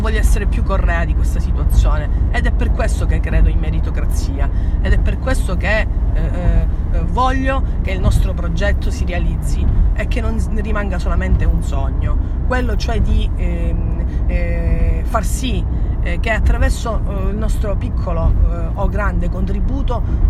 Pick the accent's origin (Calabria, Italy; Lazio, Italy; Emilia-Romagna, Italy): Calabria, Italy; Cosenza; Io sono di Cosenza, come voi sapete, sono una nordista calabrese, perché Cosenza è la provincia più a nord della regione